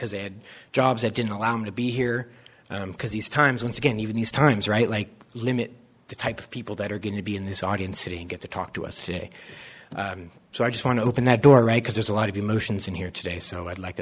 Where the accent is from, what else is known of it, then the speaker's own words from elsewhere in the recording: California, United States; I grew up in Placer, Nevada County